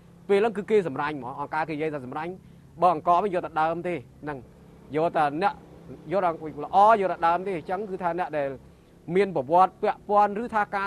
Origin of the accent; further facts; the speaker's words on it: Tram Kak, Takeo, Cambodia; អាយុប្រហែលចំនួននោះខ្ញុំអាយុ19ឆ្នាំស្រុកកំណើតនៅណាអញ្ចឹងខ្ញុំប្រាប់ថាស្រុកនៅស្រុកត្រាំកក់ខេត្តតាកែវយើង